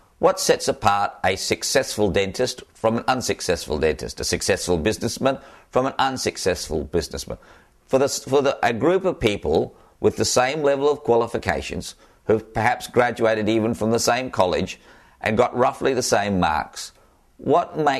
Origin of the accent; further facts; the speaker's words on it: Australia; accent: Australian; And as you can tell from my accent, I'm an Australian.